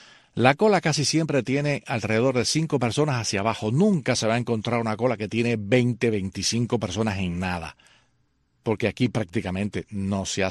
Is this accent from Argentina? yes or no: no; Cuba; moved away; nosotros todos, cuando salimos de Cuba en algún momento determinado, nos equivocamos.